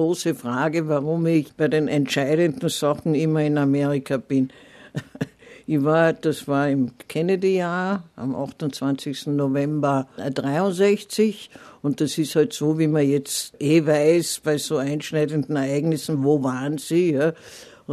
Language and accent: German; Carinthia, Austria; born there; also born or lived in Vienna; Ich war Jahrzehnte dann in Wien und ja, eigentlich als Kärntnerin geboren.